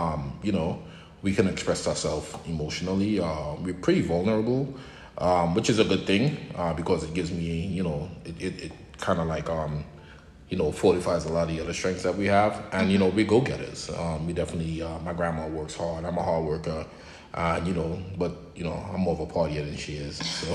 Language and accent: English; Trinidad & Tobago; also born or lived in Brooklyn, New York; now in New Jersey, United States; From Trinidad and Tobago. I resided in Brooklyn, New York, and now I'm here in New Jersey.